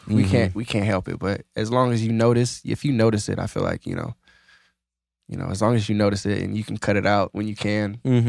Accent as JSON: {"language": "English", "town": "Merced", "region": "California", "country": "United States", "said": "People from Sac don't love Sac, but it's like, I'm from Merced"}